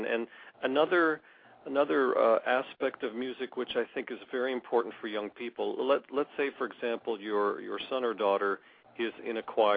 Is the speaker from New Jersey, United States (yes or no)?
no; Washington, District of Columbia, United States; also born or lived in St. Paul, Minnesota; now in Austin, United States; I'm from Washington, D.C., and most of my life I've lived up and down the East Coast. I did spend some time in St. Paul, Minnesota, and now in Austin.